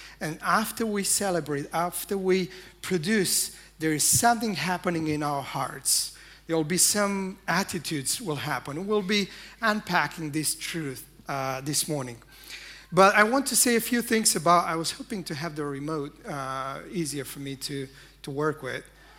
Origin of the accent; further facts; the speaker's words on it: Romania; English is a second language; I have to admit it's a stretch for me to speak in English, since my first language is not English. But this is how we worship back in Romania in my church.